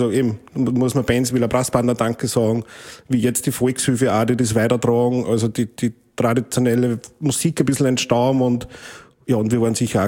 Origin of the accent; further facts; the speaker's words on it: St. Martin im Innkreis, Upper Austria, Austria; haben wir quasi in meinem Heimatort in St. Martin im Innkreis, haben wir quasi immer Probenwochen gehabt